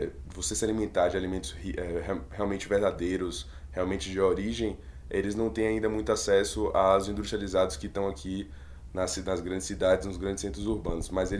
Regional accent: Bahia, Brazil; como a gente é da Bahia, tem muita área produtiva lá, pecuária muito forte

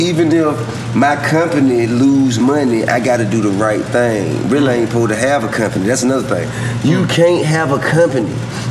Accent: Georgia, United States; Like, I'm a felon, but I'm from Georgia.

